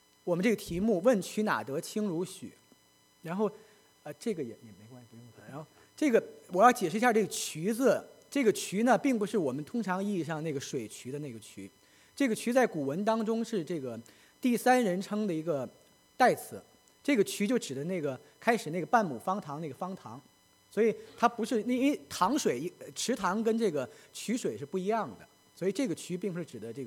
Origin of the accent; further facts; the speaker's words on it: Lynchburg, Virginia, United States; 我来自弗吉尼亚，Virginia 的 Lynchburg